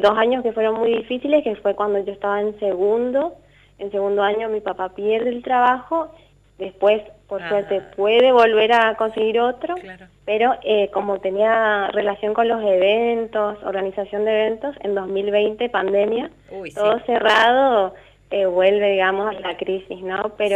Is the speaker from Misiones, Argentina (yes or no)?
yes; El Dorado, Misiones, Argentina; Yo soy del Dorado, entonces me fui a estudiar a Posadas, en la UCAMI.